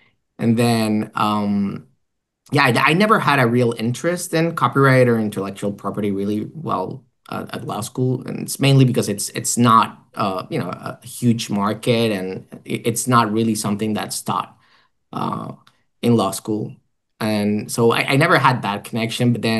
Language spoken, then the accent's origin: English; Cali, Valle del Cauca, Colombia; So I'm originally from Colombia. I went to law school there.